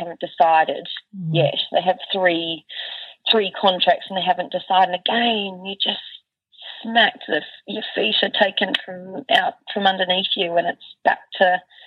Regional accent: New Zealand; now in Perth, Australia; we obviously came from New Zealand and went to Perth. And, I mean, I'm an Australian citizen, I've lived in Australia most of my life

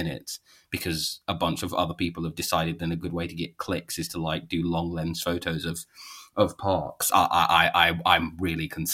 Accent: London, United Kingdom; only in the same sense I see myself as a Londoner, right?

